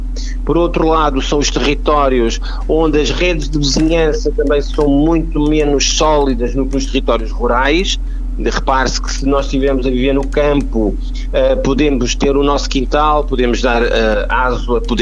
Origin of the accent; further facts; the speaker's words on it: Portugal; estamos cá todos enquanto portugueses